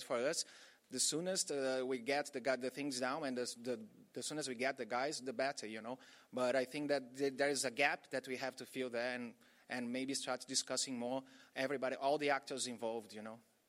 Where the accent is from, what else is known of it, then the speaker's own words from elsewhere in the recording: Brazil; English is a second language; I'm from Brazil.